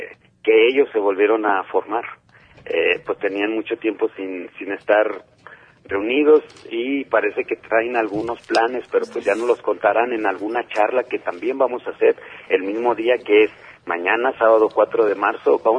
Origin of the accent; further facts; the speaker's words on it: Guadalajara, Jalisco, Mexico; entre varios colectivos que vivimos aquí, que somos de Guadalajara y la zona metropolitana